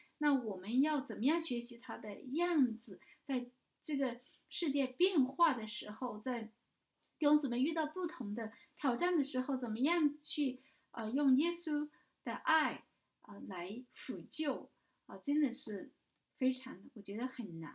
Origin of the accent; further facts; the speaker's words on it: China; 反正我不知道别的民族，我们中国人很会讲闲话的，很会在背后议论的